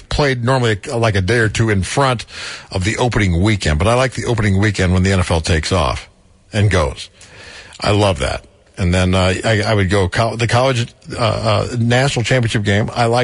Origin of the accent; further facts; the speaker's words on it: United States; I'm American. I'm a patriot of sort.